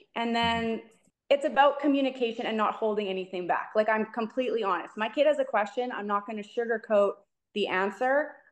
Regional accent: Saskatchewan, Canada; also born or lived in Winnipeg; now in Winston-Salem, United States; I actually live in North Carolina right now. Yeah. So I'm from Saskatchewan. I moved to Winnipeg, so that's really where I live. But I'm living in North Carolina. I moved here in June of last year, and we're here for 1 year.

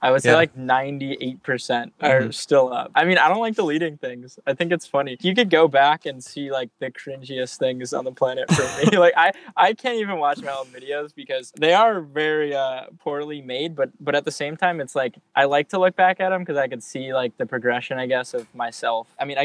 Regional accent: Buffalo, New York, United States; born there; now in Florida, United States; So I was born in New York, Buffalo, okay. New York, but I've lived all along the East Coast, really, and now I'm currently in Florida.

